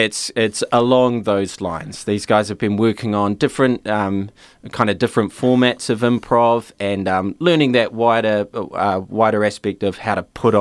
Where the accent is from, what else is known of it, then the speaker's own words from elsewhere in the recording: Christchurch, Canterbury, New Zealand; I'm from Christchurch, but had been living overseas for nearly 14 years.